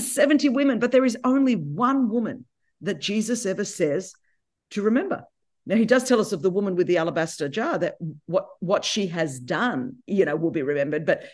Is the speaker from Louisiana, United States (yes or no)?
no; California, United States; I'm from California, so, you know, I'm just letting you know, there's this whole world out here.